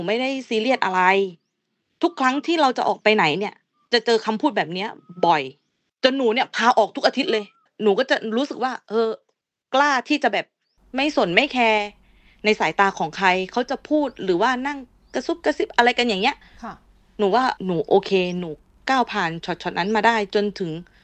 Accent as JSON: {"language": "Thai", "region": "Songkhla", "country": "Thailand", "tie": "born or raised there", "said": "แข่งกีฬาแห่งชาติจังหวัดสงขลาเนี่ยเป็นเจ้าภาพคือบ้านเกิดหนูนะคะ"}